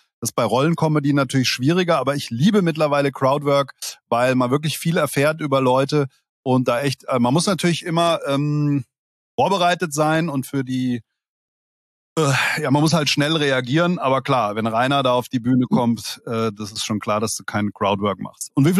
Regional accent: Langen, Hesse, Germany; also Langen ist ja meine Heimatstadt, bin ich ja aufgewachsen

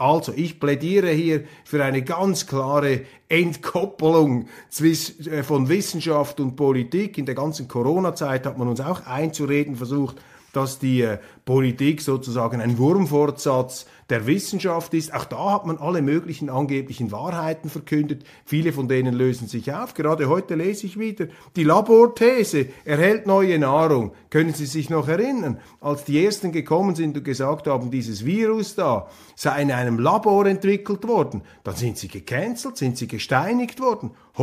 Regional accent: Switzerland; aber ich bin Schweizer und ich bin Bürger, ich bin auch Milizpolitiker

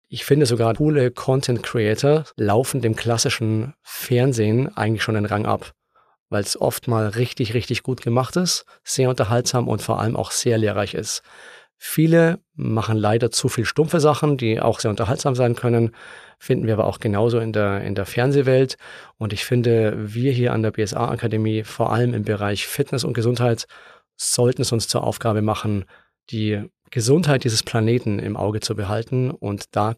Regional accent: Munich, Bavaria, Germany; Ich bin aus München, aus der Nähe von München

